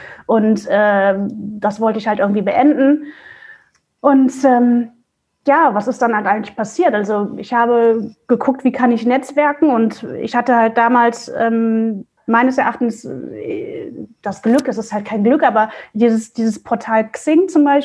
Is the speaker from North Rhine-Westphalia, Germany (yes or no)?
yes; Mönchengladbach, North Rhine-Westphalia, Germany; now in Hamburg, Germany; ich bin halt aus NRW, also aus Mönchengladbach, hier nach Hamburg gezogen